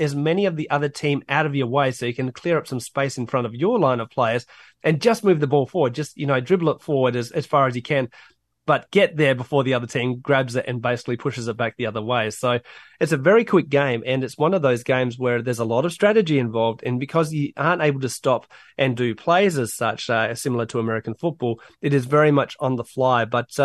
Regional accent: Australia; as an Australian, I hate to say it

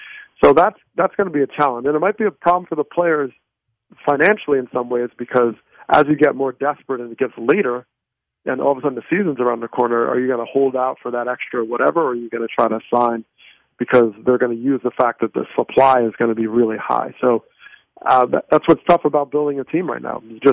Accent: New Jersey, United States; You know, I grew up outside of New York and North Jersey and a Phillies fan growing up.

